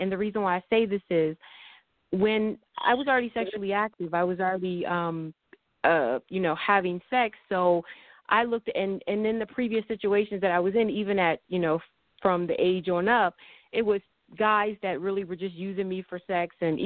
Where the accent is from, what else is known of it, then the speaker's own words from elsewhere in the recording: Delaware, United States; I am living in Delaware. I was born and raised in Delaware. I'm pretty much a country girl.